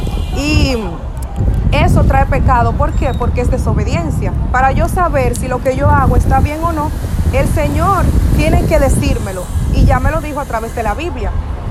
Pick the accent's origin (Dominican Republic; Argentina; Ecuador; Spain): Dominican Republic; Baní, Peravia; en mi pueblo, yo soy de Sombrero Baní, a mí me criaron con una serie de tradiciones para estos días